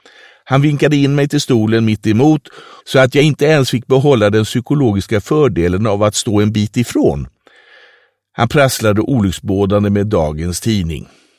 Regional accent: Stockholm, Stockholm County, Sweden; Eftersom jag är stockholmare hade jag börjat som volontär på en av huvudstadens kvällstidningar

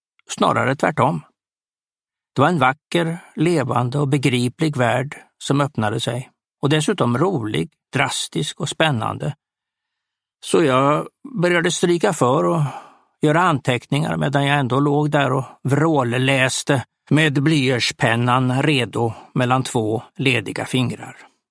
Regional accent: Småland, Sweden; Därtill är jag född och uppvuxen i Sverige och vill inte skriva en främmande kultur på näsan. Livet kan vara vådligt för en smålänning i Österled ändå.

